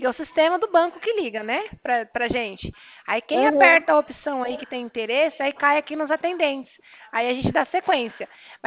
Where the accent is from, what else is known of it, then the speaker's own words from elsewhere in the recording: Paraná, Brazil; Eu sou do Paraná, norte do Paraná.